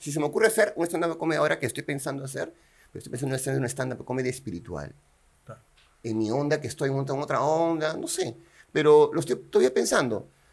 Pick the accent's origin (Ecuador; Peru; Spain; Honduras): Peru; Pero nosotros como peruanos queremos subir, ¿no? Hacer cosas mejores.